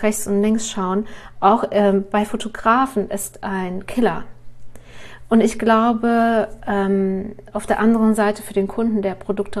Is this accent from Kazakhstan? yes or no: yes; Kazakhstan; ich bin in Kasachstan geboren und habe da meine Kindheit verbracht. Und meine Mama hat russlandsdeutsche Wurzeln, mein Papa ist Russe